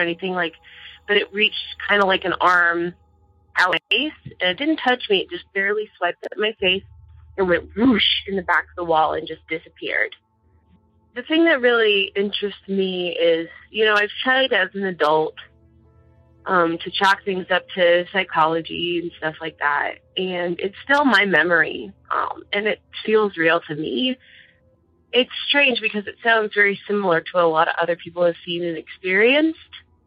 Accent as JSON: {"language": "English", "region": "South Dakota", "country": "United States", "said": "I'm from South Dakota"}